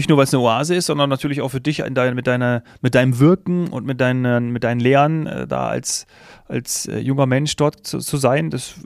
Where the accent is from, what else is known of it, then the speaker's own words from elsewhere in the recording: Hesse, Germany; born there; ich komme gebürtig aus Nordhessen